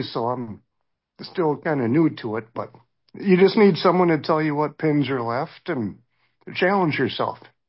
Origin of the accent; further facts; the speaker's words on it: Minnesota, United States; I'm from Minnesota, and I have had LHON for 7 years